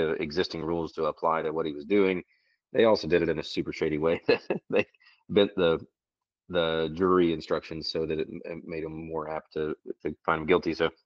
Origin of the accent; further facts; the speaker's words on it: United States; I mean, I am an American, but I would like for America to take the lead and get the jobs and innovation.